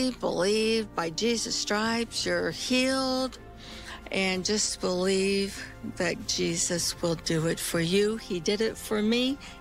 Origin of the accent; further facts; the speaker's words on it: St. Joseph, Missouri, United States; I'm from St. Joseph, Missouri.